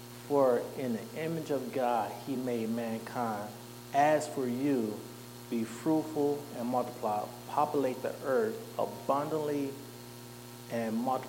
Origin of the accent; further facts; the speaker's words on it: United States; I know we grew up in the American school system, so we had this perception that, like, everything was great.